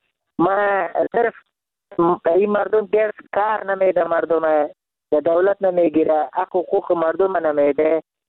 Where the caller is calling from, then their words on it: Jalalabad, Nangarhar, Afghanistan; من خودم افغان هستم، ننگرهار هستم، از خواهر شهر جلال‌آباد بهار.